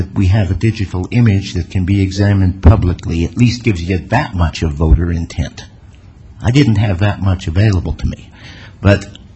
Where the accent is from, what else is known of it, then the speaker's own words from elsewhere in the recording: Chicago, Illinois, United States; born there; Look, I was born in Chicago.